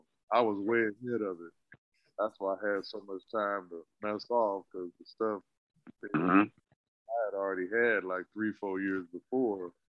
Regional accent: Compton, California, United States; growing up in Compton, the memories I have because of where I came from, all in white folks, the 60s movement was going on at the time.

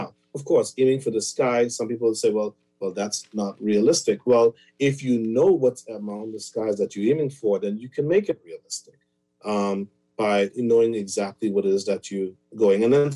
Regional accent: Smith's Hill, South Andros, Bahamas; also born or lived in Nassau; I've spent many years in Nassau, but I'm hailed from Smithsill, South Andros, an island boy, true island boy.

